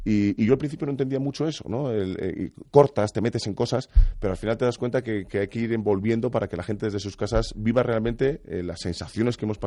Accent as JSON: {"language": "Spanish", "town": "Burgos", "region": "Castile and León", "country": "Spain", "said": "yo la verdad es que cuando soy de Burgos, al final yo soy más provinciano, ¿no?"}